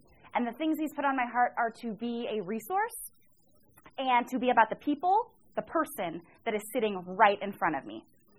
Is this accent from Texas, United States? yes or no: no; Olympia, Washington, United States; A little history on me is I grew up in Olympia, Washington, but like I said, unchurched.